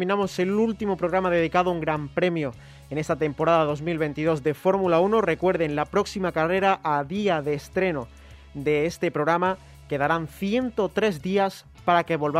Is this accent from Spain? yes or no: yes; Spain; porque somos españoles